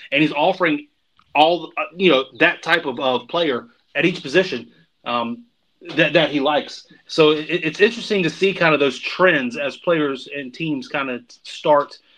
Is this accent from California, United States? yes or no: no; North Myrtle Beach, South Carolina, United States; Man, I grew up in North Myrtle Beach, so I grew up playing golf quite a bit.